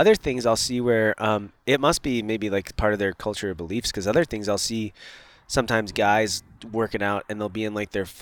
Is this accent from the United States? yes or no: yes; Minnesota, United States; I'm from Minnesota.